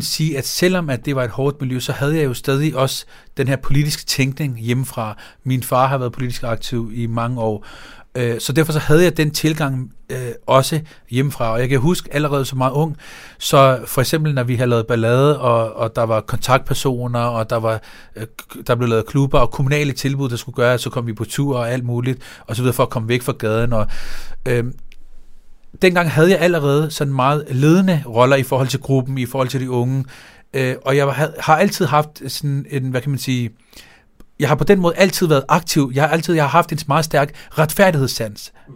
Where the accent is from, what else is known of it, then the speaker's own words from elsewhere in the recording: Copenhagen, Capital Region of Denmark, Denmark; Jeg er født og opvokset på Blågårds Plads, slut 90'erne, start 0'erne